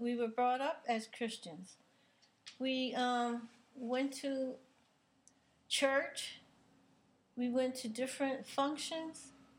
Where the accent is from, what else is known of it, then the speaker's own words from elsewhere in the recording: Alabama, United States; I'm from Alabama, down there in the country where we were very much Christians, and we knew what the type of life we lived, being black in the South.